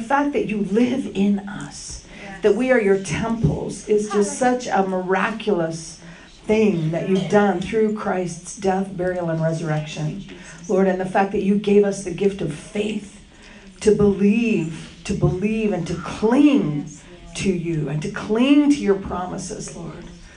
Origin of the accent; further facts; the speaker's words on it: Canada; I was raised in Canada. Both my parents are Jewish. I went to Hebrew school from nursery through ninth grade, learned the Hebrew language